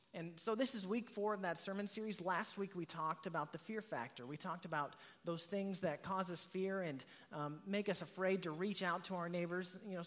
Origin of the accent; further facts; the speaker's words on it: Norman, Oklahoma, United States; now in Edmond, United States; My family and I just moved to Edmond, and I grew up in Norman and lived there my whole life up until I graduated from high school, graduated from Norman High